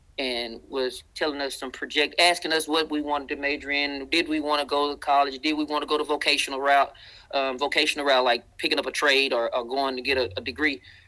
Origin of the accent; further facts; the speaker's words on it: the South, United States; accent: Southern; and I'm a Southern guy. I mean, people who are listening right now, you can tell by my accent. I'm deep Southern here.